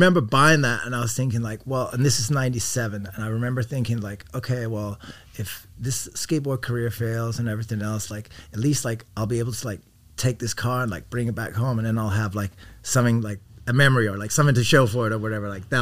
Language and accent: English; United States; I'm American.